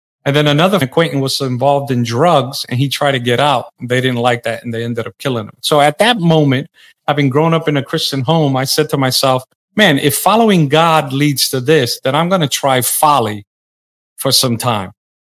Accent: Bronx, New York, United States; I grew up in the South Bronx in the 70s and 80s. If you know anything about the South Bronx in that time, it was a very dangerous place to grow up in.

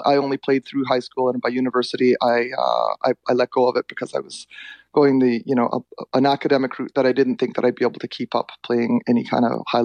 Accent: Toronto, Ontario, Canada; born there; I was born in Toronto. That's right. My whole family's in Toronto. And we lived in Leaside. And Leaside's a complete hockey community.

